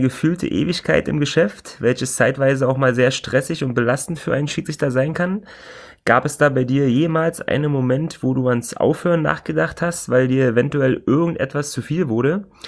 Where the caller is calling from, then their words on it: Berlin, Germany; Tja, es hat sich in meiner Heimatstadt recht schnell herumgesprochen